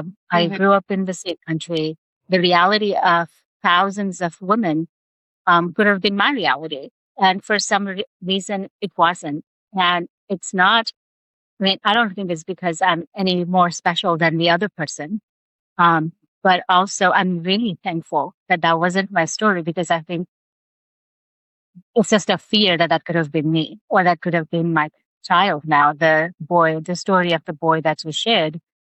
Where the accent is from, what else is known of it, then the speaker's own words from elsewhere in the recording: Nepal; And growing up in Nepal, growing up to the family that I did, in poverty that I grew up